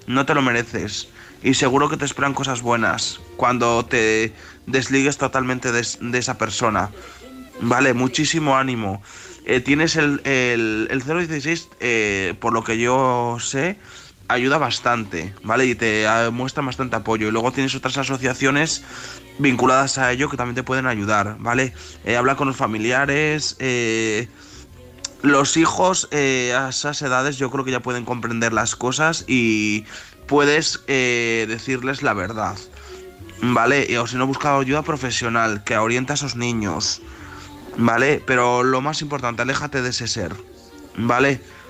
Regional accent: León, Castile and León, Spain

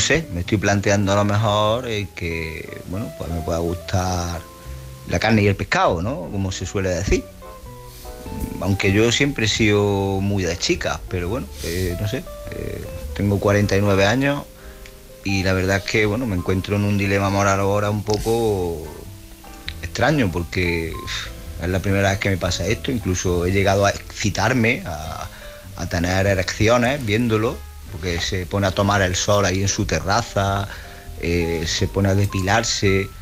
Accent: Córdoba, Andalusia, Spain; now in Granada, Spain; soy un chico de Córdoba. Lo que pasa es que ahora mismo estoy residiendo en Granada.

